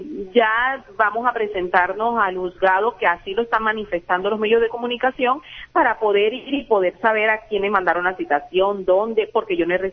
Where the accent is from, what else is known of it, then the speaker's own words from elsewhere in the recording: Colombia; un gran derecho que tenemos como colombianos, el derecho de defendernos